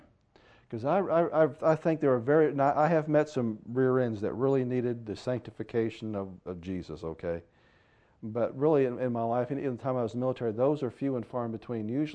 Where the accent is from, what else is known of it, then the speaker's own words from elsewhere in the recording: St. Louis, Missouri, United States; because, you know, I was raised in St. Louis.